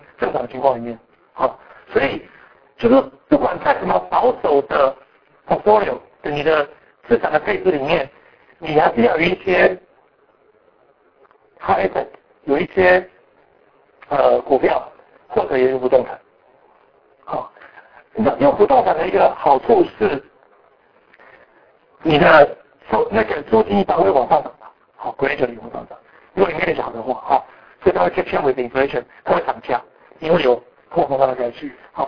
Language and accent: Chinese; China; 我们中国人比较不喜欢讲这个啦